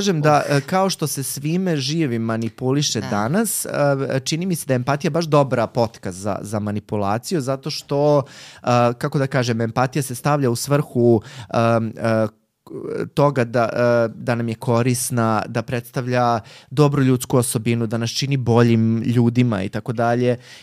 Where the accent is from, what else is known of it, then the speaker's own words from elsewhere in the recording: Bosnia & Herzegovina; Evo, recimo, ja potičem iz Bosne i za nas važi da smo jako srdačni